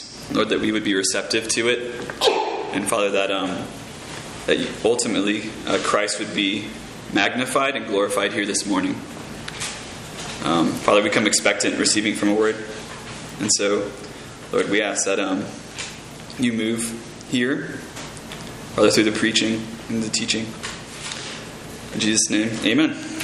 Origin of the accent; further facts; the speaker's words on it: Virginia Beach, Virginia, United States; I am from Virginia Beach, Virginia. That's where I grew up.